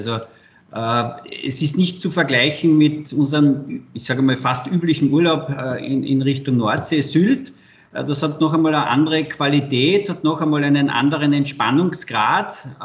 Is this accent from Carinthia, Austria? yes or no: yes; Carinthia, Austria; ich bin Kärntner